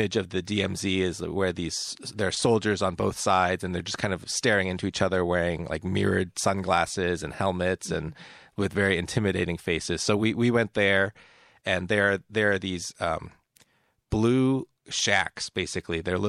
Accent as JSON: {"language": "English", "country": "United States", "said": "So, and I'm Korean American, but this was my first time ever visiting, you know, the country where my family comes from."}